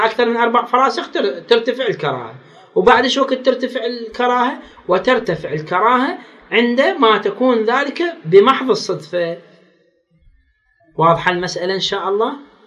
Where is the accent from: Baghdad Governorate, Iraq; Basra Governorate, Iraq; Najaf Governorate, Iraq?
Baghdad Governorate, Iraq; Baghdad; اكو تجار هم بالشورج عندنا في العراق في بغداد